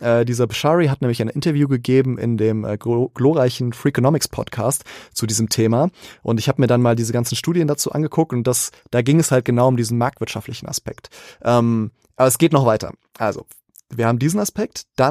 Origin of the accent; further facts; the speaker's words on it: Egypt; ich bin ja Ägypter